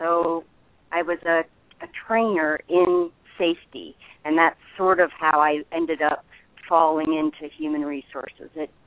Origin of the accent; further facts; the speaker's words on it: Arlington, Virginia, United States; Grew up in an area famous for our cemetery. I grew up in Arlington, Virginia.